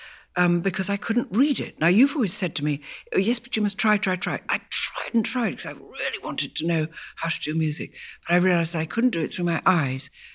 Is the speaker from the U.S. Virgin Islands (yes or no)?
no; Malaysia; We didn't have a piano when we were growing up in Malaya and faraway lands, but we did have music everywhere.